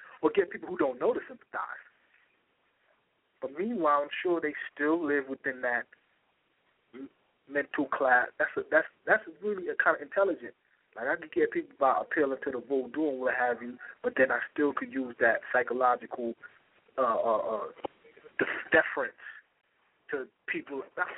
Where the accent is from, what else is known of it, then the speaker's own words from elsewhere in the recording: United States; born there; It's like, since I was born in America, everybody's black.